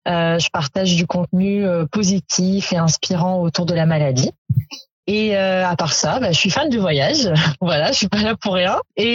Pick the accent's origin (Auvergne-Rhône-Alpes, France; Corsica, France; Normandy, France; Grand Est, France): Auvergne-Rhône-Alpes, France; Lyon; moved away as an adult; now in Guadeloupe; j'ai quitté ma ville natale Lyon pour m'installer en Guadeloupe. Voilà, je réponds à cette interview avec les cocotiers en face de moi et ça fait 5 mois que je suis installée dans cette magnifique île